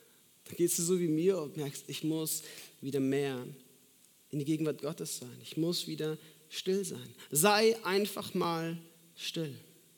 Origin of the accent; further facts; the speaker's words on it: Munich, Bavaria, Germany; Ich komme gebürtig aus München und bin dort dann in meiner Heimatgemeinde auch in eine FEG gegangen